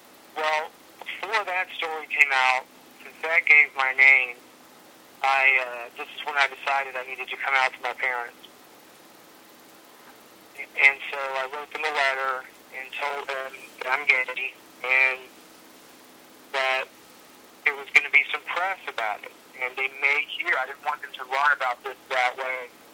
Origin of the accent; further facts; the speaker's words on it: the South, United States; I was from the South, from a religious family